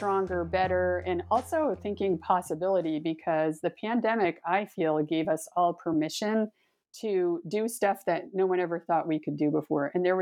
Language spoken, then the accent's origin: English; Springfield, Vermont, United States; You know, it was pretty ideal. I think maybe mostly because I didn't know anything else, but it was a great place to grow up.